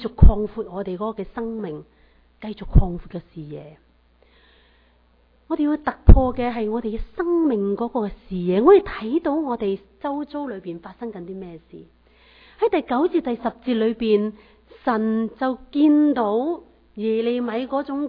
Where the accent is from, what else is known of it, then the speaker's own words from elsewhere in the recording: China; 西方的宣教士这样的来为我们中国人我们这一班的中国人我们现在有很多生活上面都很富足